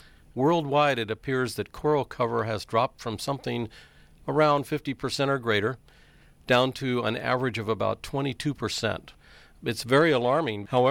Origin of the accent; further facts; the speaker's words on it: Florida, United States; I grew up in the Florida Keys.